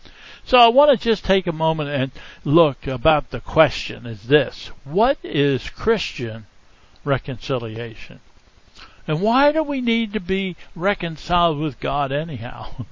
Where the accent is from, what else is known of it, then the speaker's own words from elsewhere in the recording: Pennsylvania, United States; Now, most of you know I'm from Pennsylvania.